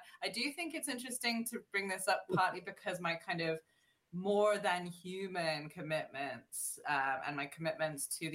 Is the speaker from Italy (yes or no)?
no; France; now in Philadelphia, United States; I've sort of got British and German dual, you know, nationality, but I grew up in France. I'm very sort of placeless in my background, and I'm trying to make Philly home in a meaningful way.